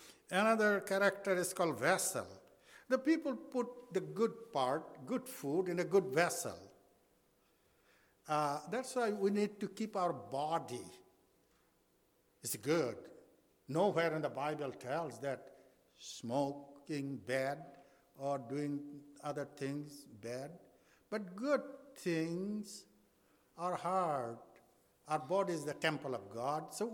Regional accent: Bangladesh; English is a second language; moved away as an adult; also born or lived in United States; Well, as I mentioned this morning that I'm from Bangladesh, and Lord has called me to train my own people.

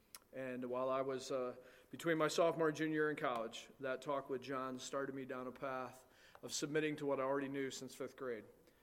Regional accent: West Danby, New York, United States; also born or lived in Lockport; I was born in Lockport, New York. And that's not too far from here. And then my dad's first church was in West Danby, New York, just south of Ithaca. And I grew up as a teenager in that area.

